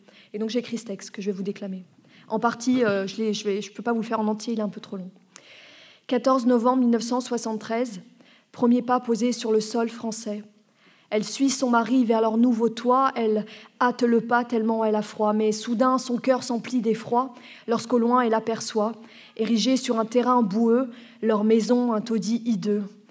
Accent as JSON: {"language": "French", "town": "Lyon", "region": "Auvergne-Rhône-Alpes", "country": "France", "lives_now": "Paris, France", "said": "Alors, moi, je suis originaire de Lyon."}